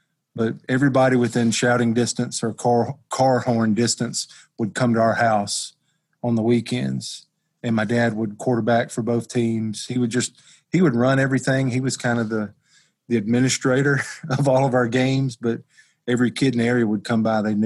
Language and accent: English; Amory, Mississippi, United States; I'm from Amory, Mississippi, A-M-O-R-Y, but it's pronounced Amory.